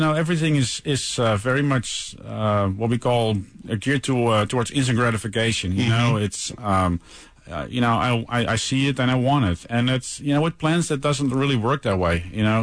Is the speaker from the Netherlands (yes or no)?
yes; Netherlands; The area where I grew up in, there's a lot of flower bulb farms.